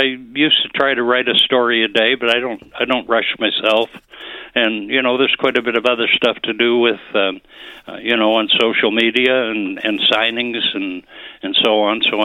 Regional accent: Lewisport, Newfoundland and Labrador, Canada; also born or lived in Maritimes / Ontario; Originally from Lewisport. I was born in Lewisport, but I've lived several places in Newfoundland and in the Maritimes and in Ontario, etc.

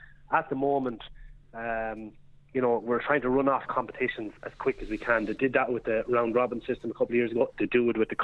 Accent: Leinster, Ireland; I find the hurling, probably because I'm coming from Offaly, it's elitist.

